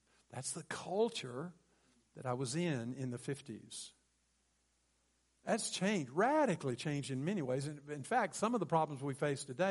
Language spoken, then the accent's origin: English; Mississippi, United States; I grew up in Mississippi in the 50s and the 60s.